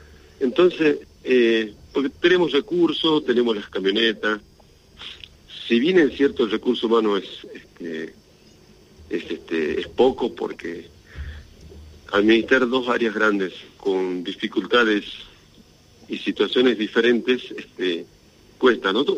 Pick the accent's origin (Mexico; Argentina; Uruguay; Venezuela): Argentina; Los Toldos, Salta; born there; Yo soy nacido acá en Los Toldos, nativo.